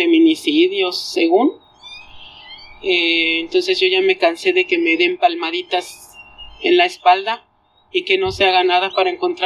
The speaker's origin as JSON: {"language": "Spanish", "region": "Mexico City", "country": "Mexico", "tie": "born or raised there", "said": "nosotras nacimos aquí en la Ciudad de México y vivimos aquí toda la vida."}